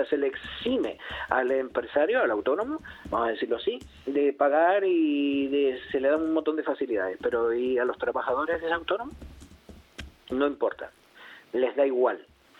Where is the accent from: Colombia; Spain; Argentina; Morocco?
Spain; Canary Islands; Yo me circunscribo a mi tierra, a Canarias.